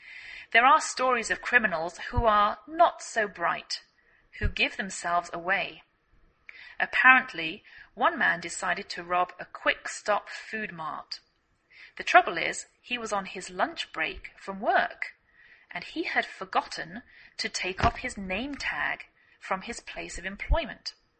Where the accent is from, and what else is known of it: England, United Kingdom; now in United States